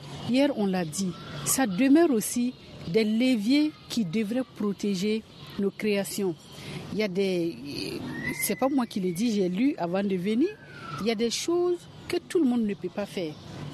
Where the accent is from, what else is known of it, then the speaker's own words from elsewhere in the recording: Burkina Faso; je vais parler du Mali, mais je suis du Burkina.